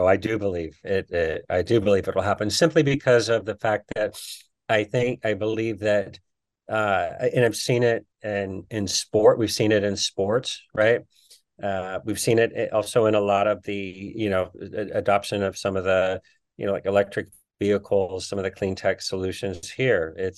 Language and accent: English; San Antonio, Texas, United States; also born or lived in New Orleans; I grew up in San Antonio, but I was born in New Orleans, have a lot of relatives in New Orleans.